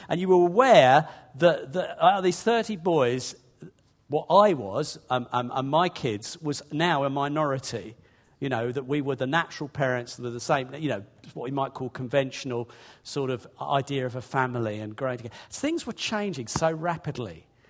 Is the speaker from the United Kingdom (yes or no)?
yes; Hastings, South East England, United Kingdom; born or raised there; also born or lived in London